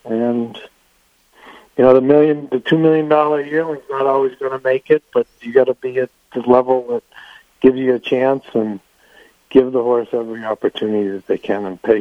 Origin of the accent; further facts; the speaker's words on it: Boston, Massachusetts, United States; And not to reference the New England Patriots, but I'm going to since I am from Boston.